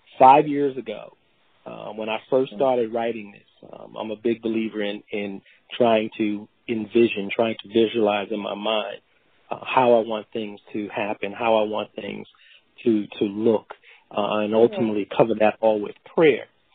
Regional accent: New York City, New York, United States; And we are bringing this movie to New York, my hometown.

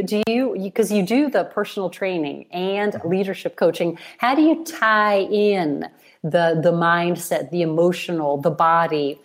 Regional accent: Chicago, Illinois, United States; born there; I was born in Chicago. And so, you know, we're immigrants

